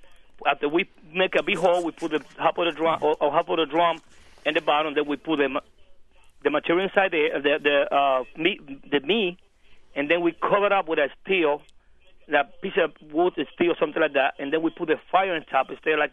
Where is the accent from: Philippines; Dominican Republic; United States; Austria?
Dominican Republic; I'm from Dominican Republic. My wife's from El Salvador.